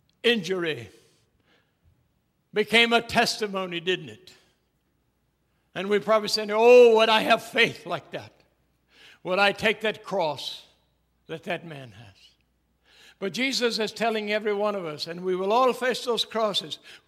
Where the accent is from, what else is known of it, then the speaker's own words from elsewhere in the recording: Scotland, United Kingdom; Well, first of all, being a Scot, I know nothing's free.